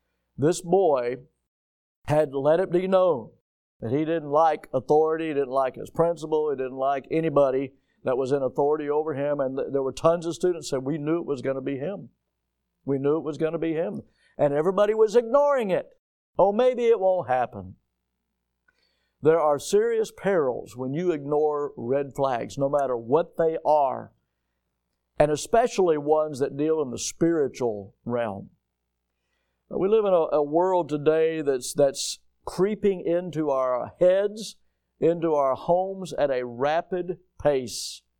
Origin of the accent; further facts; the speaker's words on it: Florida, United States; So I'm from Florida. Okay? I know alligators. I've been around them since I was a kid.